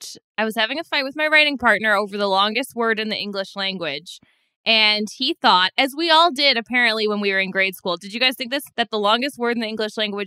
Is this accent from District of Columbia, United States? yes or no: no; Illinois, United States; Oh, me too. Okay, maybe it was in Illinois.